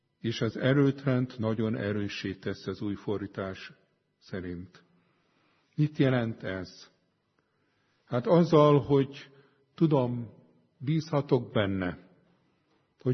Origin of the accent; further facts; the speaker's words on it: Budapest, Hungary; Én pesti gyerek vagyok